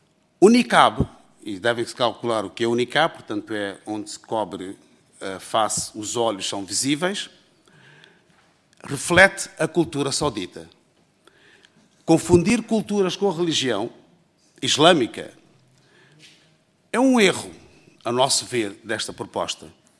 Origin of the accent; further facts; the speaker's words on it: Portugal; E, acima de tudo, com amor à nossa pátria, que é Portugal. Somos portugueses